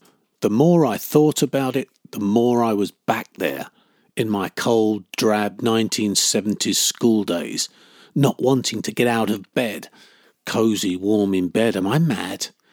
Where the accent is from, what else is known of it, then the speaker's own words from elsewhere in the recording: Chatham, South East England, United Kingdom; My parents, like theirs, were born and raised in Chatham, as were me and my brothers. When I walk those streets, there are decades-old memories and stories on every corner.